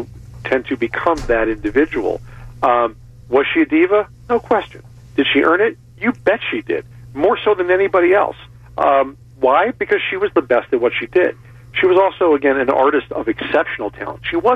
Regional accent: Detroit, Michigan, United States; You know, I grew up in Detroit.

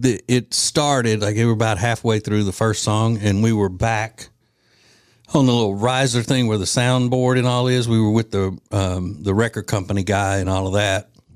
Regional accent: Louisiana, United States; A story out of my home state of Louisiana.

